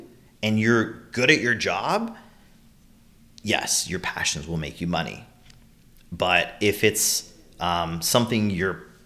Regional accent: Ottawa, Ontario, Canada; born there; I was born in Ottawa, Ontario.

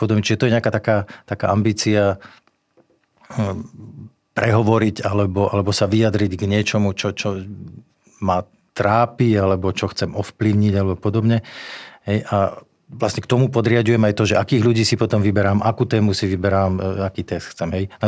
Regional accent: Žilina Region, Slovakia; A ja keďže pochádzam z Oravy

